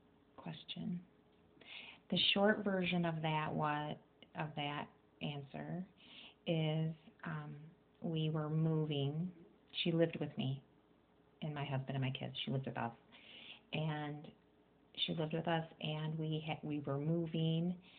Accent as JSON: {"language": "English", "town": "Waterford", "country": "United States", "tie": "born or raised there", "said": "In Waterford."}